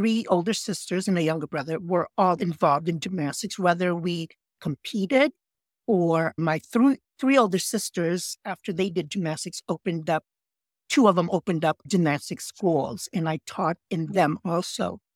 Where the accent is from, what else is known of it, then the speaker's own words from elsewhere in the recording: Bloomington, Illinois, United States; small number of Asians and Filipinos, especially Filipinos, in the area I grew up in, the Midwest. I grew up in Bloomington, Illinois. The Vietnam War was new still. And so being Asian was not really very acceptable.